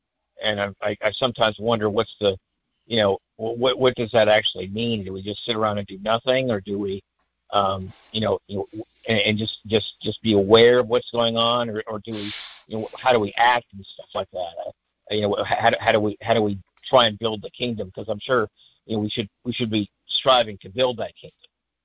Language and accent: English; Indiana, United States; and I grew up in Indiana. I've got friends in Indiana